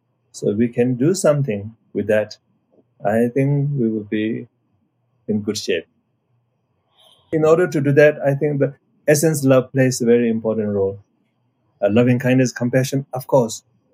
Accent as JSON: {"language": "English", "country": "Nepal", "said": "which I'm coming from Nepal side."}